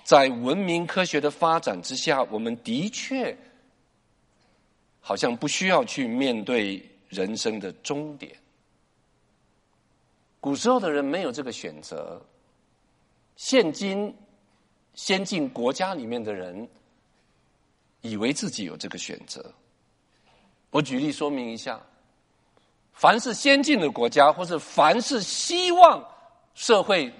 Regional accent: China; 因为我知道我们中国人大年初一的怎么能够提那个字呢？

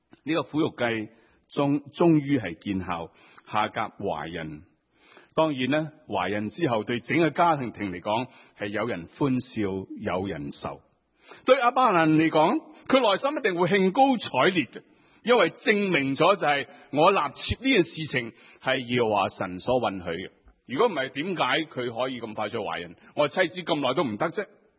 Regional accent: China; 其实我谂我哋头先都讲到，就系对我哋中国人嚟讲

